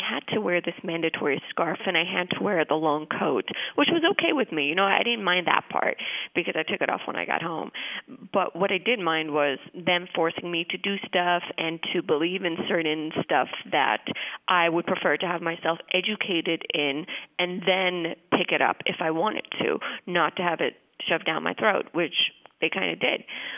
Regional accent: Brooklyn, New York, United States; I grew up in Brooklyn, and I saw everything with, pizzas and egg rolls living in Brooklyn, and I grew up in a Jewish-Italian neighborhood.

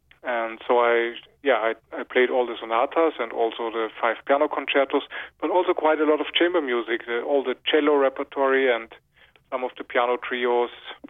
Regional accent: Vienna, Austria; Yes, my hometown is Vienna, but I'm traveling a lot

